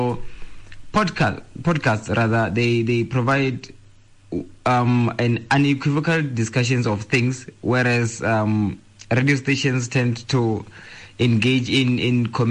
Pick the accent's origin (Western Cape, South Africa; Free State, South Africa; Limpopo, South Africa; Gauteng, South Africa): Limpopo, South Africa; Mokopane; I am from Mokopane, that is based in the Limpopo province.